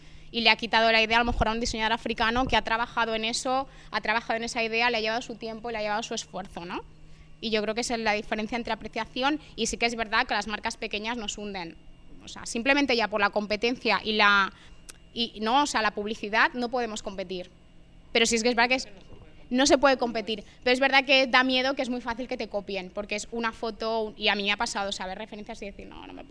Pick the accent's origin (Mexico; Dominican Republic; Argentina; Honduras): Dominican Republic; now in Spain; yo soy afrocatalana, o sea, yo soy dominicana, pero me considero afro, me considero catalana